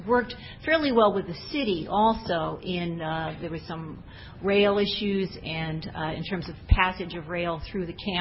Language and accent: English; Mount Crawford, Virginia, United States; And particularly, I'm from Mount Crawford. We're in the south end of the MPO region, and we're seeing a good deal of growth right at our exit.